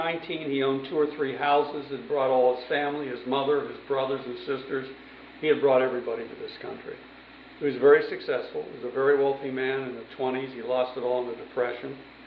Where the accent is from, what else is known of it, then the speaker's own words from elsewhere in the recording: Altoona, Pennsylvania, United States; I'm originally from Altoona, Pennsylvania. I was born in Altoona. My mother's family is from Altoona. My grandfather settled there probably in about 1890.